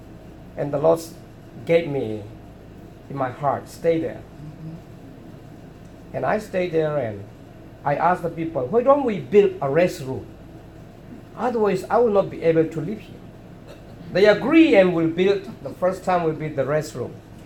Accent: Chin State, Myanmar; born there; English is a second language; I was born in Chin State where we have clean water. And I have to learn the language.

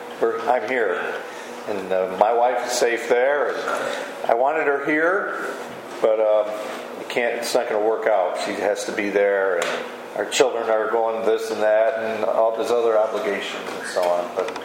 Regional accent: New York, United States; Now, I'm from New York.

